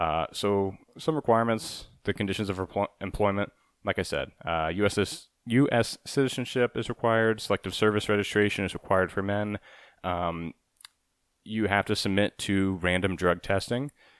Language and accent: English; Ohio, United States; I'm from Ohio, and my career started out on the West Coast.